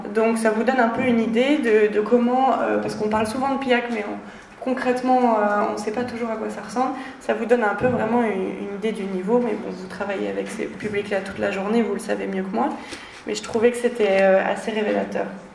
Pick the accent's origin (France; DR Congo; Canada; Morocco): France; parce que je suis française donc je vote pour la France